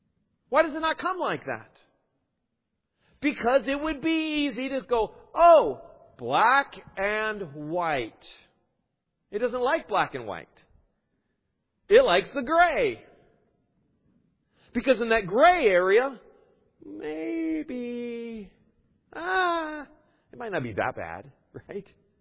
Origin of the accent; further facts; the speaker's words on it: United States; I was originally from the States, I lived in Seattle for a while I was in university